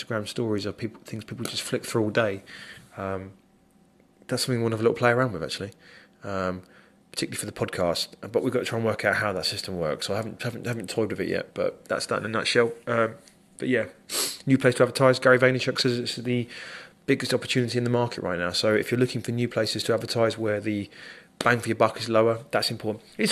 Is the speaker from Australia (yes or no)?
no; United Kingdom; So think, okay, I'm British, why not try and get translated into Polish, Russian, Hungarian, Austrian, whatever.